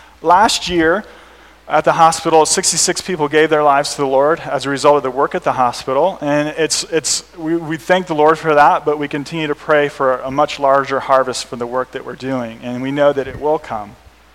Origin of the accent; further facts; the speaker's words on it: Ohio, United States; I'm a lab guy by training. I'm from Ohio, and I oversee the laboratory